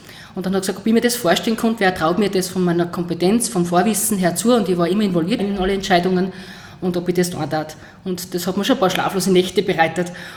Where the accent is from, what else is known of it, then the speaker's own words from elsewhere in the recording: Styria, Austria; Als andere als Hasen, sagt man bei uns in Oststeiermark, genau